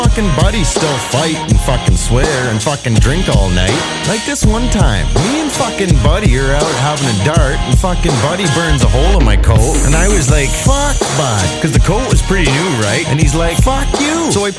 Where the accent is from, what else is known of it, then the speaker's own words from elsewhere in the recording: Canada; I'm from the Great White North, right? Like up above the States.